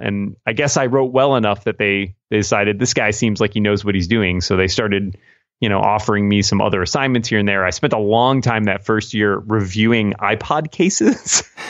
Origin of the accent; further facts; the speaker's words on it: Boston, Massachusetts, United States; because I grew up in Boston in the early 90s.